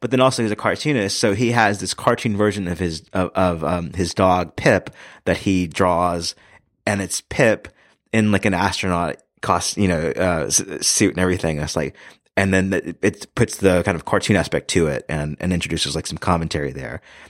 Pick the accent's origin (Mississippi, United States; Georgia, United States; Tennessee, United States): Mississippi, United States; And there was a cartoonist from my home state, Mississippi, that was in attendance as well